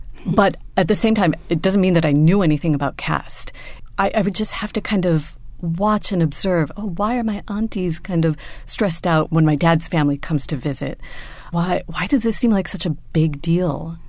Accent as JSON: {"language": "English", "region": "Ohio", "country": "United States", "tie": "born or raised there", "said": "I grew up in Ohio. You know, as a brown girl in Ohio, I've mostly thought of myself as marginalized in America."}